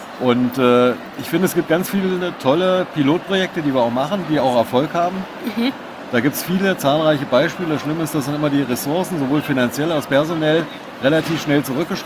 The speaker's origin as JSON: {"language": "German", "region": "Hesse", "country": "Germany", "said": "ich bin auch aus Hessen."}